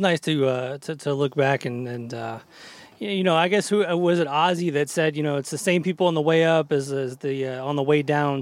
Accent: United States; growing up in America and reading, you know, getting the import magazines with the ads for those festivals

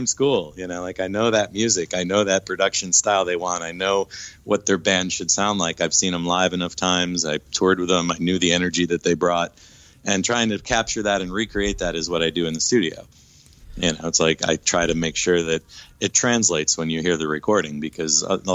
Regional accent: Chicago, Illinois, United States; being from Peoria and we're from Chicago, we kind of had that Illinois connection

